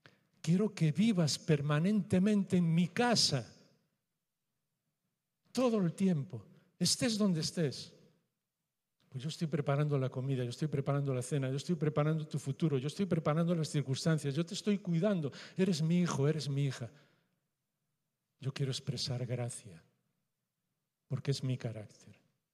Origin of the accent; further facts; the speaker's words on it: Galicia, Spain; Como gallego, y sé que entendéis mi manera de pensar